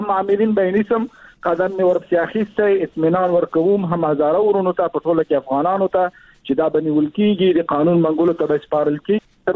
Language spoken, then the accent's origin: Pashto; Bamyan, Afghanistan; زه شخصا د بامیان یم، بامیان کې مې تولد شوی ده، د هجوز کې مې ژوند کړی ده، کورنۍ مې هلته وه.